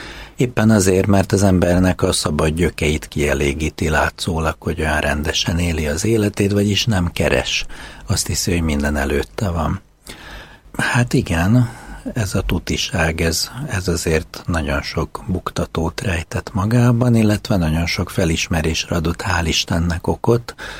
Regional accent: Budapest, Hungary; Én is a két öcsémmel nevelkedtem Budapesten, tőzsgyökeres pesti vagyok, és a családomban apai és anyai ágon is klasszikus keresztény középosztálybeli katolikus család.

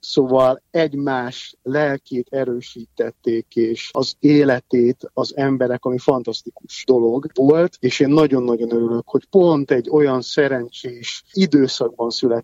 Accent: Galanta, Trnava Region, Slovakia; Én Galántán születtem, olyan városban, ahol mindenki ismert mindenkit, mindenki segített mindenkinek, vagy a másiknak.

